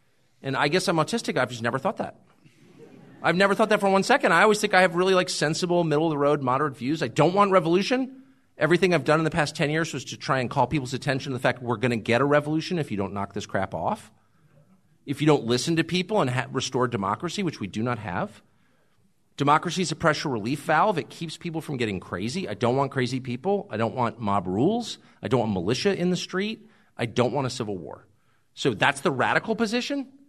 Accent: La Jolla, California, United States; I grew up in La Jolla, California. Talk about freaky personal lives. There was not one person in my town who had a normal sex life.

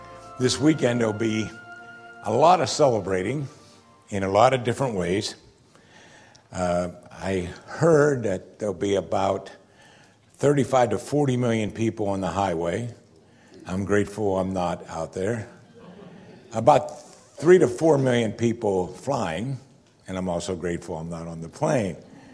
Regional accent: United States; And I guess as an American, I can be sad about that.

